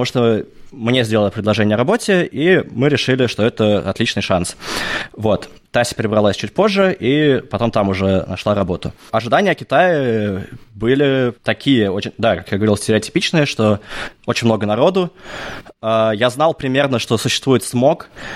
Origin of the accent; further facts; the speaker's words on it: Kazan, Tatarstan, Russia; also born or lived in Moscow; До этого я учился в Москве, и там же начал играть в регби. А родом я из Казани.